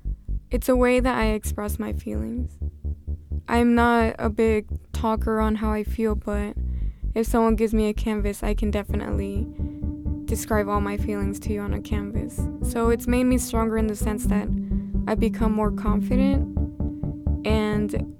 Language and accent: English; San Diego, California, United States; even though they were all the way in Atlanta and I came from San Diego.